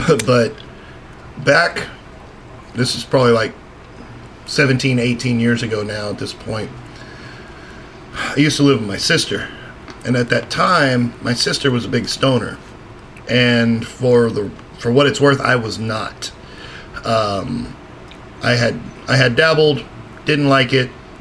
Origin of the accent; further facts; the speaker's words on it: Florida, United States; So you want to avoid a fight, or don't mess with me, I'm from Florida.